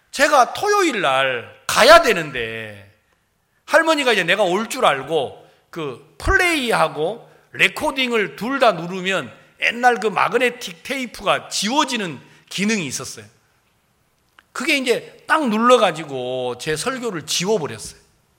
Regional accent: Wando, South Jeolla, South Korea; 저는 고향이 전라남도 완도입니다.

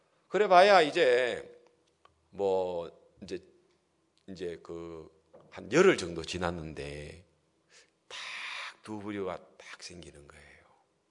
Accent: South Korea; 한국에서 왔습니다. 남한에서 왔습니다. 사우스 코리아에서 왔습니다.

